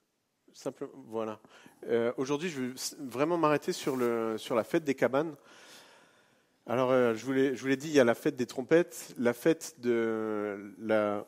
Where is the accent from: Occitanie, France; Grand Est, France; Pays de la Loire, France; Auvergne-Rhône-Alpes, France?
Grand Est, France; je suis alsacien d'origine, donc et d'origine catholique